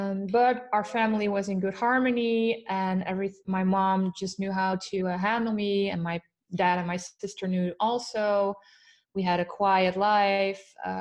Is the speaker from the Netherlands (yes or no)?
yes; Netherlands; I'm from the Netherlands. I am 30 years old.